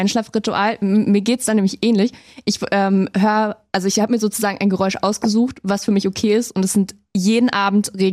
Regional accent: Berlin, Germany; Also ich komme eigentlich aus Berlin

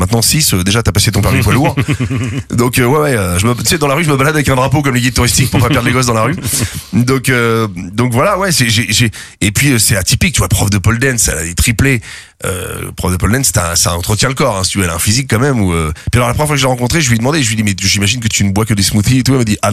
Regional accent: Rouen, Normandy, France; le spectacle qu'on travaillait à Rouen, dans ma ville natale

